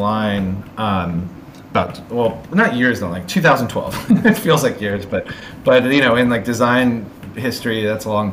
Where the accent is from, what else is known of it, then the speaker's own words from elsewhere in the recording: San Francisco, California, United States; I lived in a very hilly area. I'm from San Francisco, Bay Area.